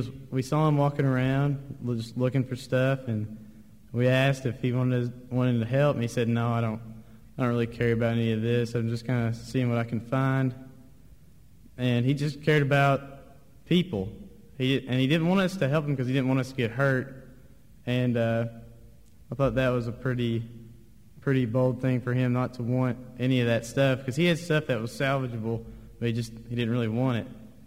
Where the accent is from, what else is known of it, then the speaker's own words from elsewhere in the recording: United States; I think we as American people have it so good, and we have all the stuff that we want pretty much